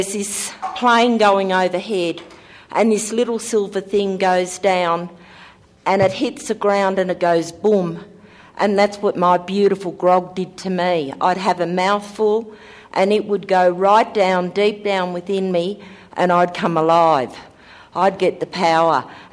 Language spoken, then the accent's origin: English; Australia; I came from Australia to come here, and I've been here a couple of times before